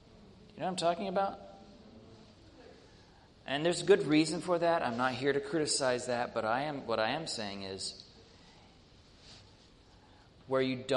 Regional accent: United States; Maybe it's just my patriotism as an American.

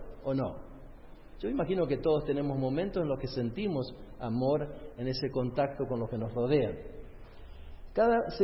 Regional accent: Argentina; born there; Yo nací en Argentina, como ya algunos de ustedes saben, y eventualmente vivíamos en un lugar donde no había otros adventistas.

